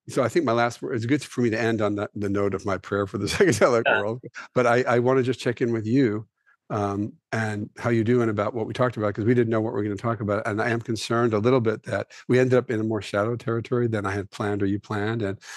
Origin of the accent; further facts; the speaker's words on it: New York City, New York, United States; It's partly that, but it's also like I was a little kid growing up in New York City, right?